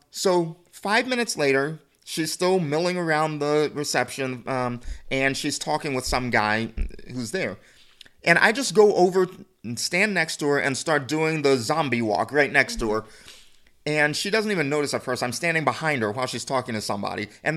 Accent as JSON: {"language": "English", "region": "the South", "country": "United States", "said": "I'm from the South. I don't know."}